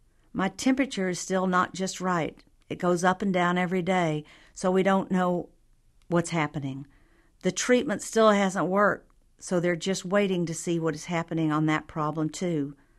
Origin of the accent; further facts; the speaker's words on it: the South, United States; an important part of a little girl growing up in the South.